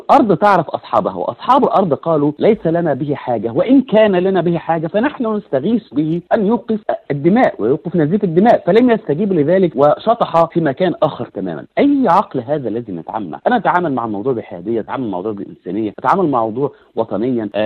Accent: Egypt; وقمنا معه بعمل الواجب على حد وصفنا كمصريين

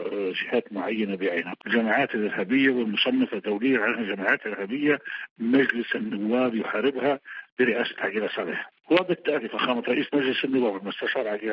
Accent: Libya; نحن اتفقنا في جولات سابقة كليبيين

